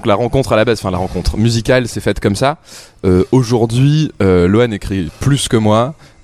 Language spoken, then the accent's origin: French; Grenoble, Auvergne-Rhône-Alpes, France; now in Lyon, France; on vient de Grenoble. On est venu à Lyon à la base sans en avoir marre de Grenoble